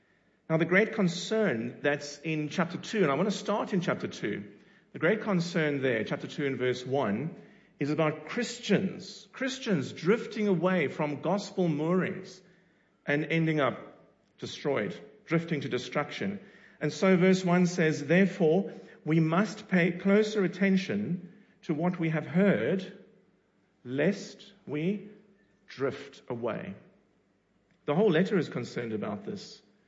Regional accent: Cape Town, Western Cape, South Africa; As a boy, I remember news of a ship. So I come from Cape Town, for those who don't know

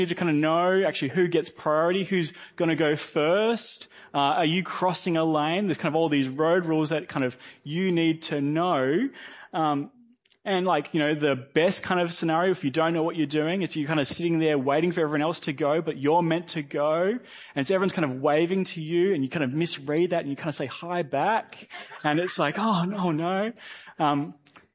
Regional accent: Perth, Western Australia, Australia; We're Australians, we're from Perth

